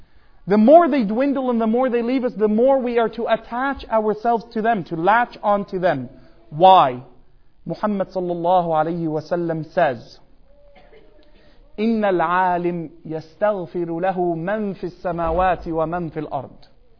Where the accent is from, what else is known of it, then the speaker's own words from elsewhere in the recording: Canada; I'm from Canada, you're from the US.